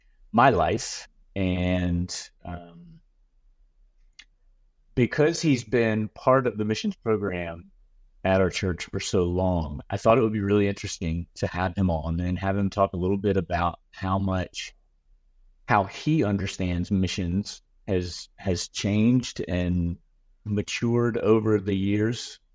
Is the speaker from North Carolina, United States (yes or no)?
yes; North Carolina, United States; the foreign missions program at the church where I grew up in North Carolina started